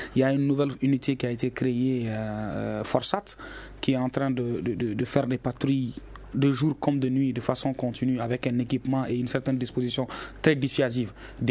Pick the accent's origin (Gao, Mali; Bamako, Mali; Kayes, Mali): Gao, Mali; Je suis natif de Gao, j'ai grandi là-bas.